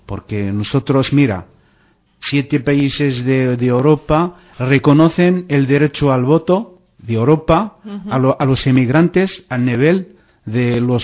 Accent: Rif, Morocco; first language Riffian; Si me dejáis, puedo saludar a la población refenia con mi idioma natal.

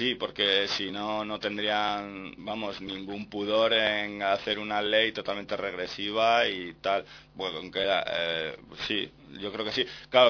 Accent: Irún, Basque Country, Spain; por ejemplo, en mi pueblo, en Irún

